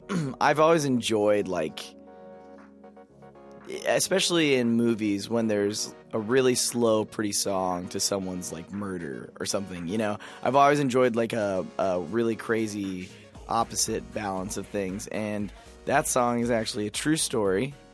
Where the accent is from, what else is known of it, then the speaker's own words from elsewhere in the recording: Nebraska, United States; now in Nashville, United States; Yeah, it's a couple things, because Jason's from North Carolina, and I'm from Nebraska originally. But when we moved to Nashville